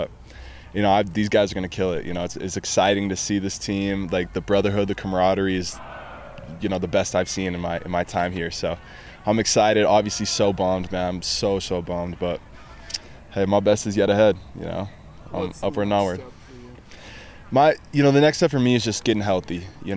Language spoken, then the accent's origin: English; Utah, United States; I'm from Utah. You know, my dream was to play BYU football, and I did that.